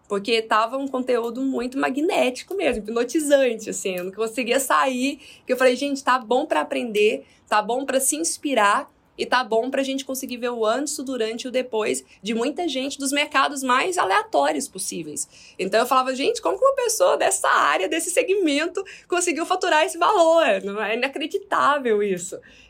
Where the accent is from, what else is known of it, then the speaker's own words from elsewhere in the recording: Goiânia, Goiás, Brazil; now in São Paulo, Brazil; Agora eu tô morando em São Paulo, mas eu sou de Goiânia. E aí eu tô em Goiânia agora. Eu vim visitar meus pais